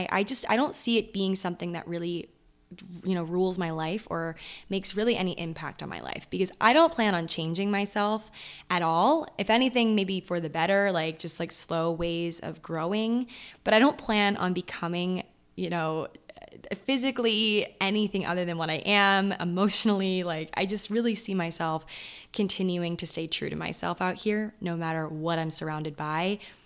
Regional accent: New York, United States; I came from New York where, like I said, everyone is very go, go, go, very driven, you know, and it's very restaurant heavy, nightlife heavy

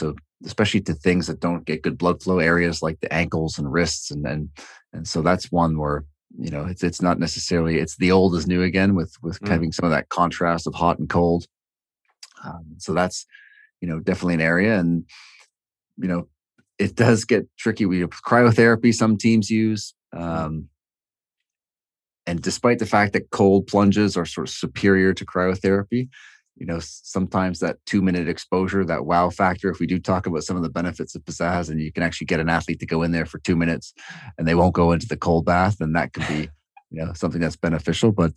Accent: Toronto, Ontario, Canada; I'm from Toronto, and going out to the West Coast

